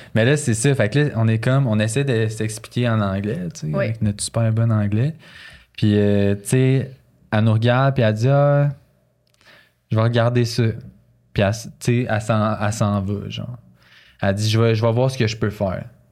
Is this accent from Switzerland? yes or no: no; Canada; J'ai dit non, je suis canadien.